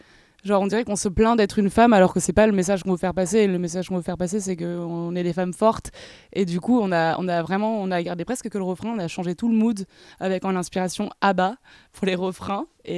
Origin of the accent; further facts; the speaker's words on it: Lyon, Auvergne-Rhône-Alpes, France; born there; J'avais une date à Lyon, c'est ma ville natale.